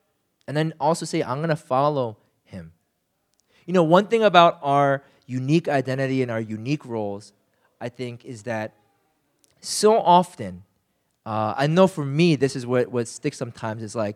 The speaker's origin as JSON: {"language": "English", "country": "United States", "tie": "born or raised there", "said": "I grew up in the States, and we fought all the time."}